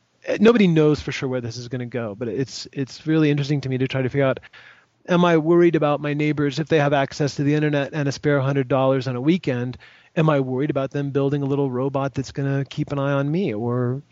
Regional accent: United States; Now, it might be because I'm an American, but I really enjoy the notion that everyone has access to arms.

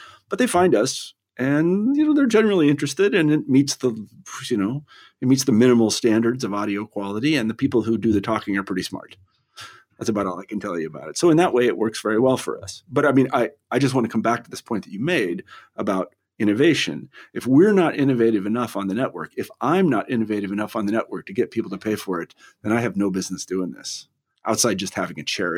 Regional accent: Kansas, United States; I always think about myself, growing up in Kansas, like I have access to this world of ideas that otherwise I would not have access to.

